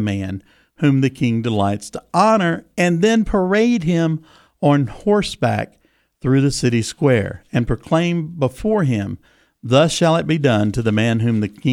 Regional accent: Mississippi, United States; I'm from South Mississippi, so.

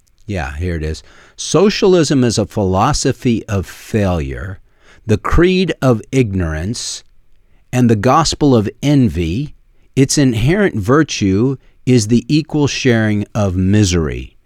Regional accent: Los Altos, California, United States; I grew up in California, in Los Altos, California, which is fairly close to San Jose and Stanford

